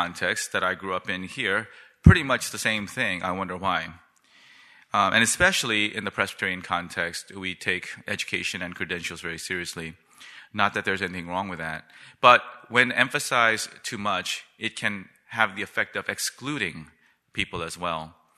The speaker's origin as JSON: {"language": "English", "country": "South Korea", "lives_now": "United States", "said": "my home country of Korea"}